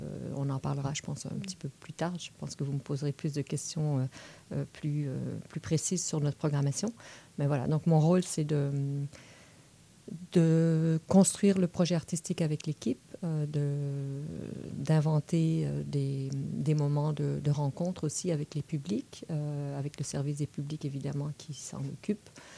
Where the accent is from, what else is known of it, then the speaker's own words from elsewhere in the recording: Quebec, Canada; Je suis québécoise.